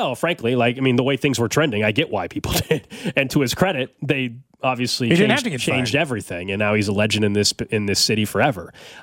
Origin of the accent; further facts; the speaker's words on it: Kansas City, Missouri, United States; I had never seen a team that I grew up in Kansas City rooting for achieve anything like that.